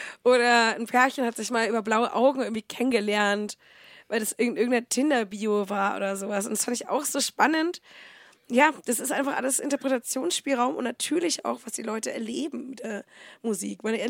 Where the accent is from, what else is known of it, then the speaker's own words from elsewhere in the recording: Bavaria, Germany; da würde ich sehr gerne das in der Heimat machen, da wo ich eigentlich herkomme. Also es ist irgendwo bei Oberfranken, ein kleines Dorf. Also Dorf nicht, kleine Stadt